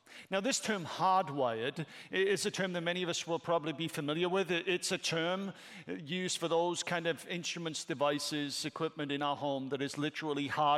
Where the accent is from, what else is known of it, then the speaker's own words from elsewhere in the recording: Wales, United Kingdom; I'm Welsh, and Welsh people are said to be hardwired with passion and intensity.